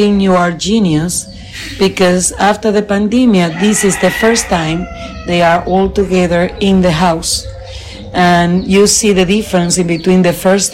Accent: Dominican Republic; English is a second language; I am not from Puerto Plata. I come from the center of the island.

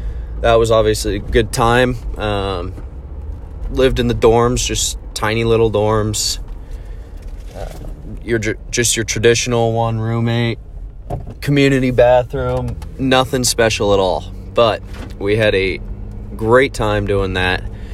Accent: Monroe, Washington, United States; I grew up in the Seattle area in the Pacific Northwest, about an hour north of Seattle, a little town called Monroe. Had about 20,000 people, one high school.

